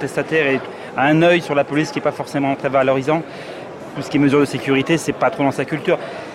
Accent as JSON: {"language": "French", "country": "France", "said": "je suis moi-même un râleur parce que je suis français et fier de l'être."}